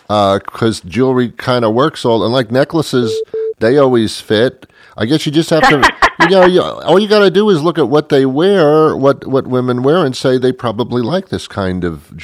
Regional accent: New York, United States; I grew up in New York, so I used to go to Radio City all the time and watch the movies

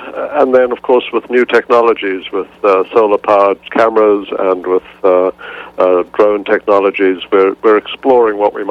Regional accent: Cape Town, Western Cape, South Africa; I grew up in Cape Town, and I used to run around all over the mountains in Cape Town

